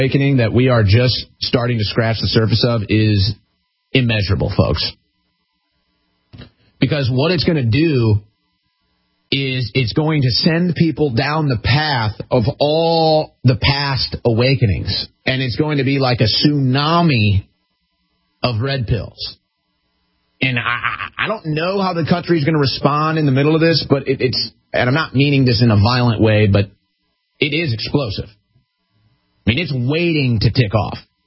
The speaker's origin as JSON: {"language": "English", "region": "Midwest", "country": "United States", "said": "I'm from the Midwest. It's the hub of this"}